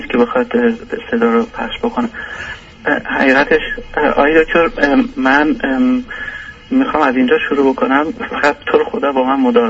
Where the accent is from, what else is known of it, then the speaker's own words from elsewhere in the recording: Iran; moved away as an adult; now in Sweden; از ایران ازدواج کردیم و اومدیم اینجا.